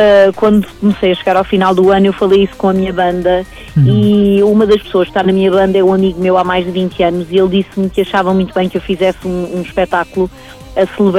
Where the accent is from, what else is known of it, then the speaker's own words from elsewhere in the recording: Alenquer, Lisbon, Portugal; moved away; eu estou neste momento a viver em Lagos, portanto estou a viver numa cidade onde me acolheu já há quase há 10 anos que eu vivo aqui. Eu sou ribatejana, sou de Alenquer, mas é aqui que já resido há alguns anos.